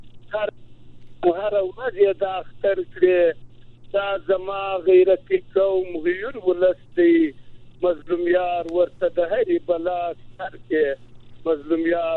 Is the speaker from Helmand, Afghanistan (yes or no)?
yes; Helmand, Afghanistan; زه د هلمند شاعر یم